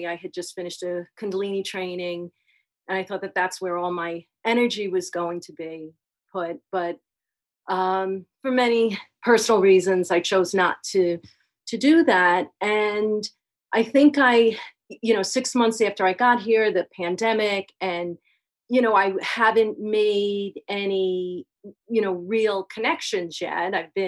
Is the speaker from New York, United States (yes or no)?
yes; New York, United States; moved away as an adult; now in Colorado, United States; Colorado. I'm from New York, but recently.